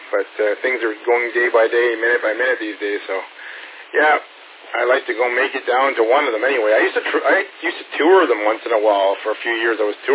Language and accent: English; West Coast, Canada; I said, "I came from Canada," and they said, "Oh, Canada? Where in Canada?" I said, "Well, the west coast of Canada. Way."